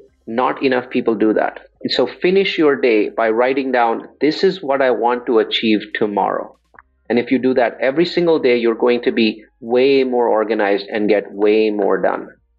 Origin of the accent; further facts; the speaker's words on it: India; now in United States; I think I'm Indian